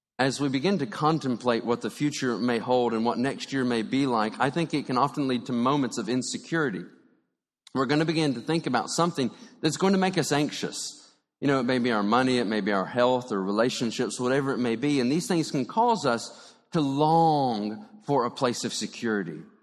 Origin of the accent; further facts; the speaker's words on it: United States; born there; but I was born in America, I was born in a Christian family, and so I'm Christian